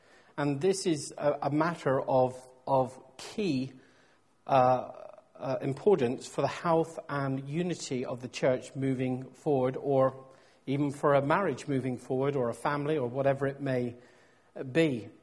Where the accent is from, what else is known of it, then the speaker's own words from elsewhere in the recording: South West England, United Kingdom; in my home country of Cornwall